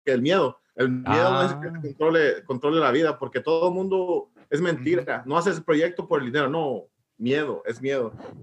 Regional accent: Whittier, California, United States; De cómo crecimos ahí en Whittier, California, todo calmado

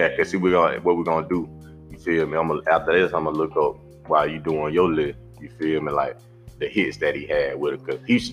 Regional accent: the South, United States; like I say, I'm from the Dirty South, man, so I ride with it

